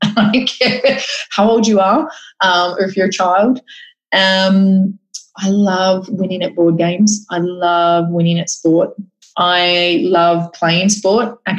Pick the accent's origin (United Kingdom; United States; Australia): Australia; Cootamundra, New South Wales; also born or lived in Penrith / Moolamee / Canberra / Brisbane; I was born in Penrith in Sydney. I've lived in places like, Moolamee, which is out in the sticks, like 400 people. Lived in Canberra, Brisbane, Gold Coast, Wagga Wagga, Albury, Cootamundra.